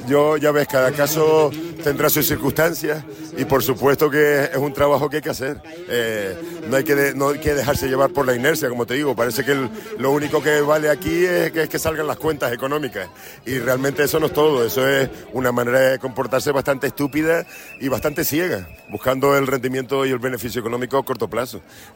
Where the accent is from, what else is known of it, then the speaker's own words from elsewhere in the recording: Canary Islands, Spain; Aquí estamos nosotros, que somos canarios, hablando de lo nuestro